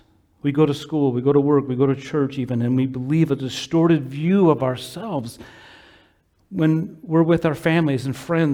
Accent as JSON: {"language": "English", "region": "Utah", "country": "United States", "tie": "born or raised there", "said": "Growing up in Utah, we had an amusement park called Lagoon."}